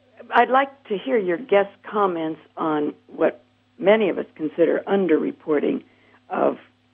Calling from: Terre Haute, Indiana, United States; I'm calling from Terre Haute

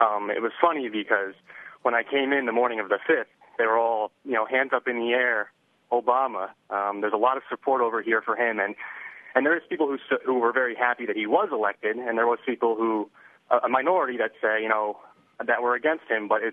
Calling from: Benin; I'm an English teacher here in Benin in West Africa

